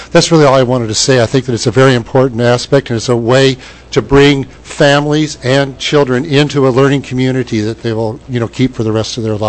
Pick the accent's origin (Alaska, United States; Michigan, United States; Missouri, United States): Alaska, United States; I'm from the Kenai Peninsula Borough.